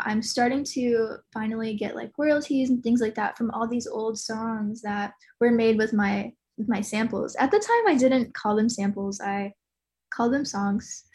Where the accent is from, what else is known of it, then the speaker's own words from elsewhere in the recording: Florida, United States; No, I'm from Florida. Okay. I grew up in Florida